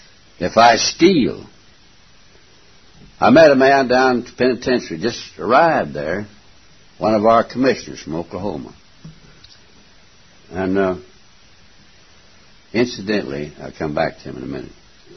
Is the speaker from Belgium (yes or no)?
no; Scotland, United Kingdom; I believe in the profit system. I'm a Scot. I have to believe in that.